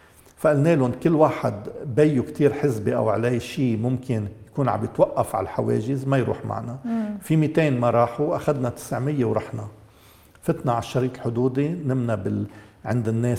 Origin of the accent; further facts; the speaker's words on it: Lebanon; قلنا له أنه نحن من بلد حلو مثل بلدكم اسمه لبنان